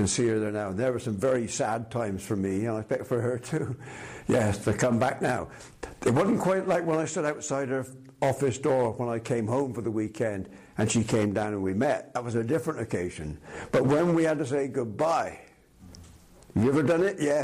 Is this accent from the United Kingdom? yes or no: yes; Bristol, South West England, United Kingdom; I come from Bristol